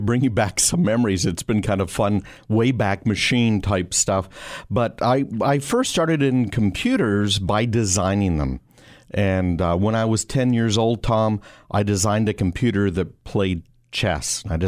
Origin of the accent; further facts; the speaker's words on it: Canada; now in United States; I grew up in Canada. I'm an American now.